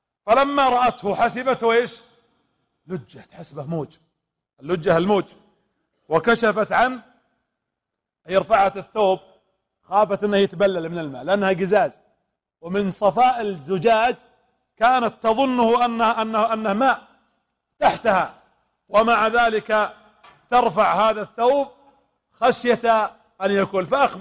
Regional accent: Qatif, Eastern Province, Saudi Arabia; ابلشونا عندنا في الشرقية الى اليوم في القطيف مشاكل

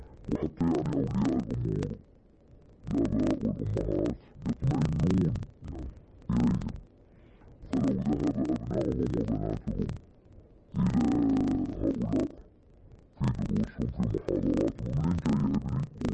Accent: Saudi Arabia; عندنا في السعوديه

